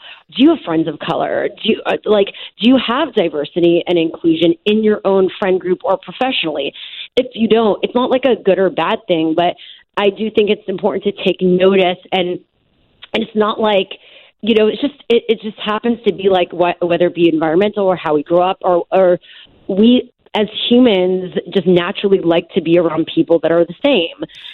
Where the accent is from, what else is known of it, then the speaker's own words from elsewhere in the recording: Montreal, Quebec, Canada; I grew up in Montreal, so I lived in a part of the city near downtown